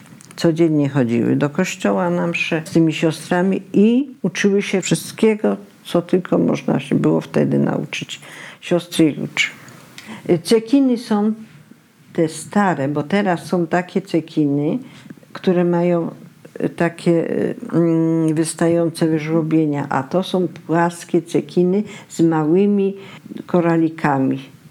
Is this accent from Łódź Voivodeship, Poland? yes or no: no; Imbramowice, Lesser Poland, Poland; Wychowywałam się właśnie częściowo w Imbramowicach, skąd moja mama pochodzi.